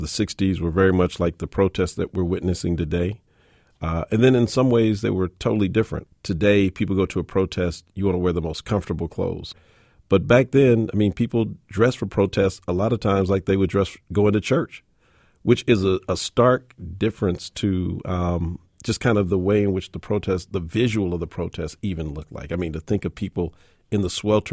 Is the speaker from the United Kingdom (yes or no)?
no; Oakland, California, United States; Growing up in Oakland, California, at the time that I grew up, there was no way to get around protest and civil disobedience.